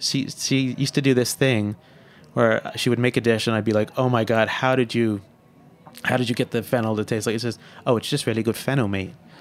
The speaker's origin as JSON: {"language": "English", "region": "New Jersey", "country": "United States", "said": "I'm from New Jersey. I've never lived more than 2 hours away from home."}